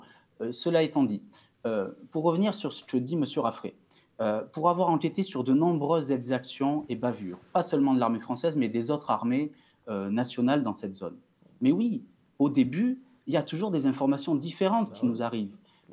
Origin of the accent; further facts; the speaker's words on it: France; chez nous en France